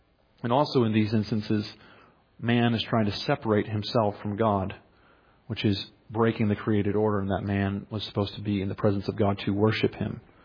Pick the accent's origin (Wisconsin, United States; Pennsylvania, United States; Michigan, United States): Michigan, United States; I'm from Michigan, and we don't have anthills as big as you have them down here.